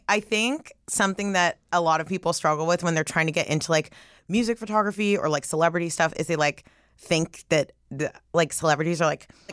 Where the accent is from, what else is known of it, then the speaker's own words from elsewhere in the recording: Corvallis, Oregon, United States; I'm from Corvallis, Oregon. I grew up there. And then I went to college in Portland.